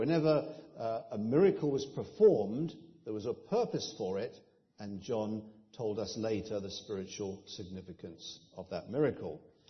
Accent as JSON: {"language": "English", "region": "England", "country": "United Kingdom", "tie": "born or raised there", "said": "A few miles from my hometown in England is a beautiful fishing village"}